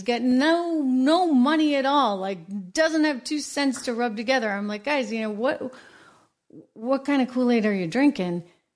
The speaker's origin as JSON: {"language": "English", "region": "New Hampshire", "country": "United States", "tie": "born or raised there", "said": "I remember it in real time because born and raised in New Hampshire, you know, live free or die in New Hampshire."}